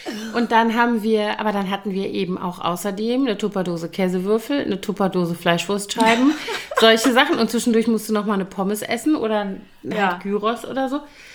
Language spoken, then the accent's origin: German; Koblenz, Rhineland-Palatinate, Germany; in Koblenz, meiner Heimatstadt